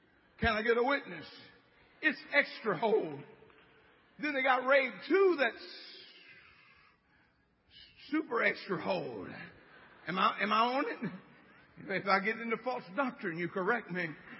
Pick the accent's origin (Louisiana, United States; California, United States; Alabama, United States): Louisiana, United States; I'm from Louisiana.